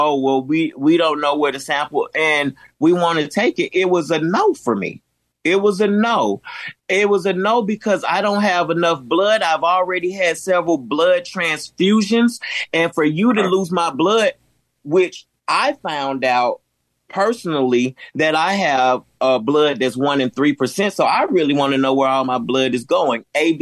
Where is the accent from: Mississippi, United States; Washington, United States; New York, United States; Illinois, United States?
Mississippi, United States; Well, I grew up in Mississippi.